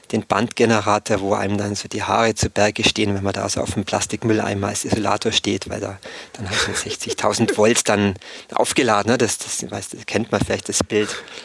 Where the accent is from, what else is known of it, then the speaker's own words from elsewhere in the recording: Bavaria, Germany; im Dorf, wo ich herkomme, im Allgäu in Terkirchdorf